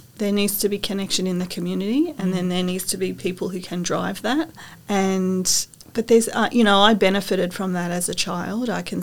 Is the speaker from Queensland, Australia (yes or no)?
no; Darwin, Northern Territory, Australia; But, you know, from my memories of growing up in Darwin